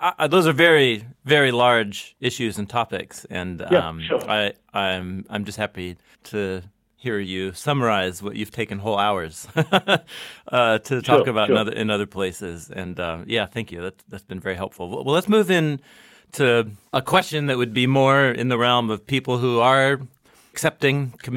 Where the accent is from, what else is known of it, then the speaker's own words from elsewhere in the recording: Portland, Oregon, United States; the environment that I'm in, where I grew up here in Portland and in a religious family